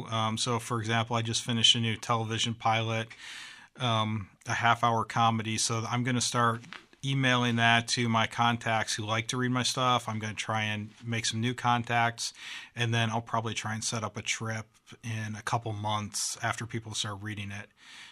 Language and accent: English; Detroit, Michigan, United States; I'm a Midwestern kid. I'm from the Detroit area.